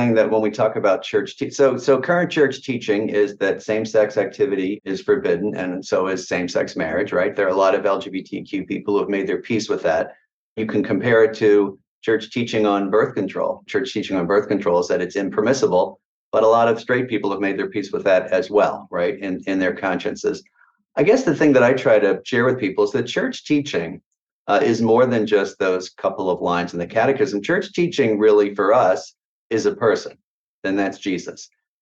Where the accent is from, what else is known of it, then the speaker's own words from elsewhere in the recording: Pennsylvania, United States; When I was growing up outside of Philadelphia, I went to probably 15 or 20 bar mitzvah and bat mitzvah services.